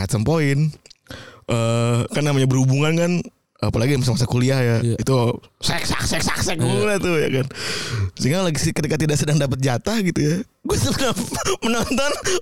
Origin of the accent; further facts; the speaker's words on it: Java, Indonesia; Pasti gue kan orang Jawa juga banyak gitu.